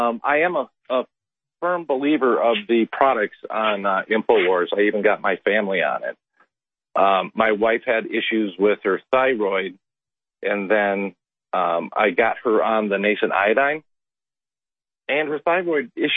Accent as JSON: {"language": "English", "region": "California", "country": "United States", "moved": "as an adult", "said": "I'm a refugee from California. I escaped a couple years ago and moved to northern Utah."}